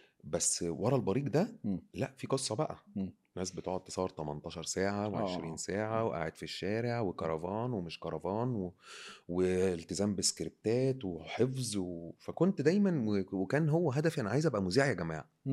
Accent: Mansoura, Dakahlia, Egypt; المنصوره الموضوع حبي قوي في المناطق واحنا من المنصوره

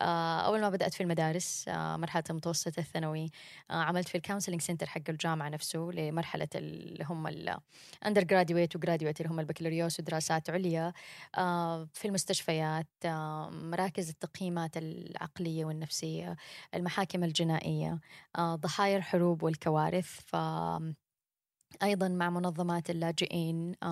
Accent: Mecca, Makkah Province, Saudi Arabia; بس دائما أحب أقول إن أنا بنت مكة، أنا تولدت وعشت طول عمري فيها

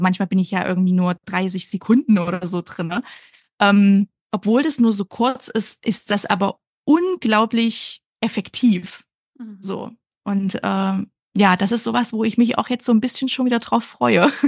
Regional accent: Baltic coast, Germany; born there; Ich bin ja auch an der Ostsee geboren und ja, bin ja so ein Wassermensch.

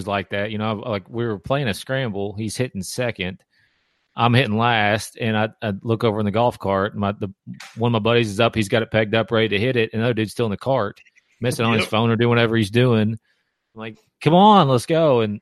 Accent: Kentucky, United States; We're all basically from Kentucky, some of them from Ohio.

